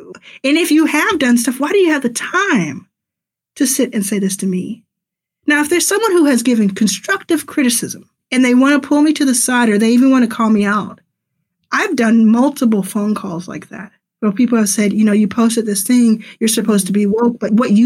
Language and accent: English; Dallas, Texas, United States; I grew up in Dallas. And at the time, I was in Houston area called Pearland.